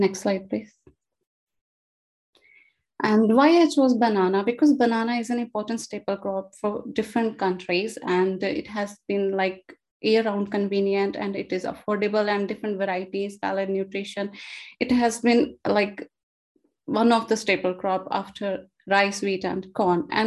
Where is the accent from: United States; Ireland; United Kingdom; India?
India; and I'm from India.